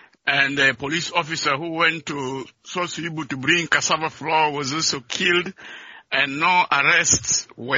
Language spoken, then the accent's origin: English; Yambio, Western Equatoria, South Sudan; I grew up in Western Equatoria, and during our time, we never witnessed ethnic tension, and we lived in Yambio peacefully.